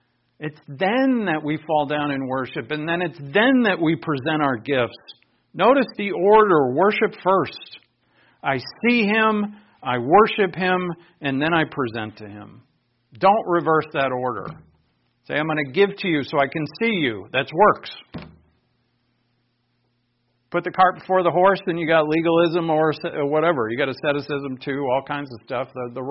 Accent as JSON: {"language": "English", "region": "Rhode Island", "country": "United States", "tie": "born or raised there", "said": "I grew up in Rhode Island, and I went to a Catholic church."}